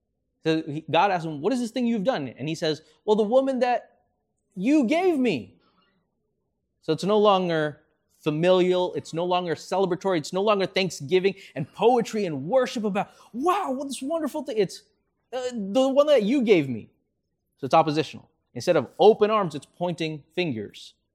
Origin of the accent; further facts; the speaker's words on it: Florida, United States; I'm from Florida, so we get to go to the beach, we get to go to the lake.